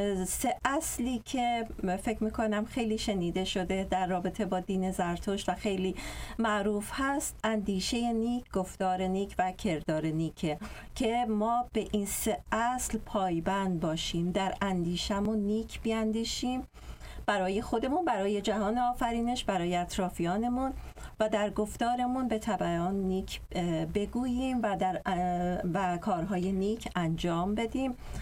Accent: Tehran, Tehran Province, Iran; در خانواده زرتشتی به دنیا آمدم در تهران و تحصیلاتم رو در ایران انجام دادم

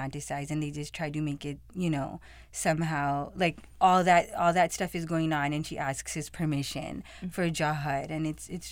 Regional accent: Pakistan; people that I myself know as a Pakistani

